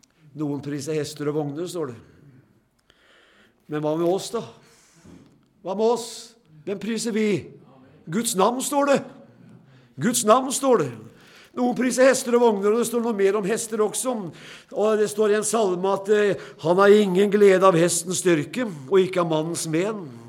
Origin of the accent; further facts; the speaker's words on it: Notodden, Telemark, Norway; Og jeg var hjemme på Notodden og gikk rundt på kjerkegården